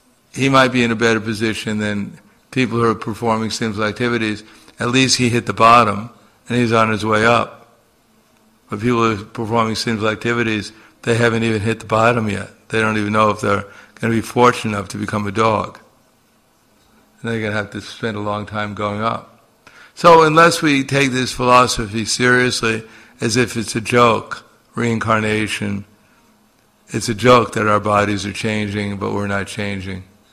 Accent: Slovenia; You know, we're from Slovenia, and, you know, we're on the top of the universe

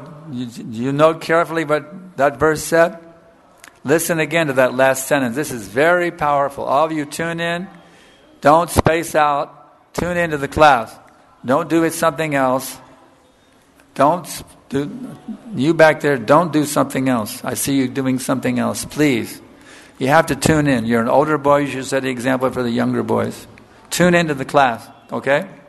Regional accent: United States; I remember growing up in America. Our guru was the television set.

